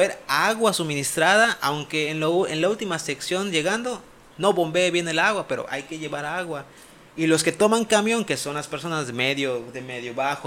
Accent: Yucatán, Mexico; ¿Y quién crees que somos, yucatecos?

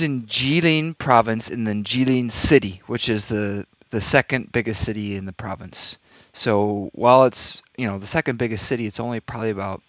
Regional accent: United States; now in Nanjing, China; you need to know that I'm an American. I'm living over here in China, in Nanjing

